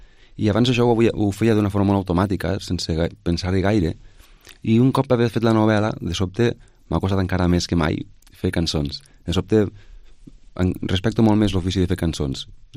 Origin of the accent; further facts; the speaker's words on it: Flix, Catalonia, Spain; Soc de Flix, jo. Ahà. D'aquí la Voreta.